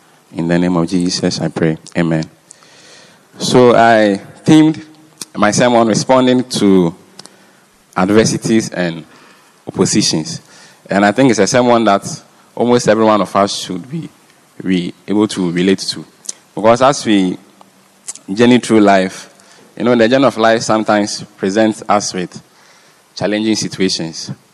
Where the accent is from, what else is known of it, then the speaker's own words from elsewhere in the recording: Ghana; I'm from Ghana.